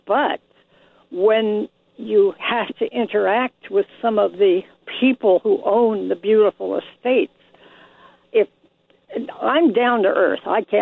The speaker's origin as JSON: {"language": "English", "town": "Miami", "region": "Florida", "country": "United States", "tie": "born or raised there", "said": "Yep, I grew up, I want to let you know, I grew up in Miami, Florida. I lived yes. in Coral Gables"}